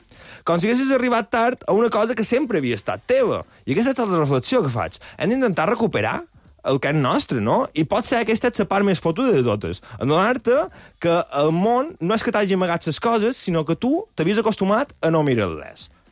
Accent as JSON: {"language": "Catalan", "region": "Balearic Islands", "country": "Spain", "said": "com a local mallorquí"}